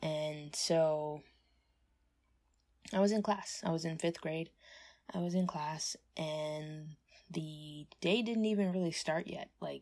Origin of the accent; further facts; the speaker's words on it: New York, United States; So, as I said, I'm a New Yorker, right?